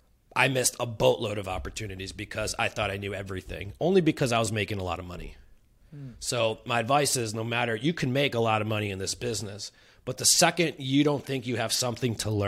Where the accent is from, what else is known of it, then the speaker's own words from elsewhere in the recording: Chicago, Illinois, United States; now in San Diego, United States; I'm coming in as a transplant. I'm from Chicago.